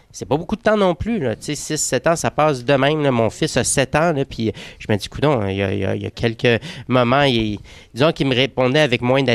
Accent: Quebec, Canada; Ça nous appartient en tant que Québécois.

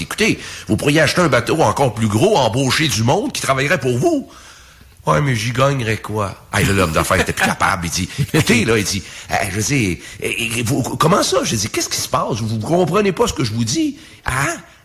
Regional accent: Sorel, Quebec, Canada; j'ai pêché beaucoup quand même quand j'étais jeune parce que je suis originaire de Sorel.

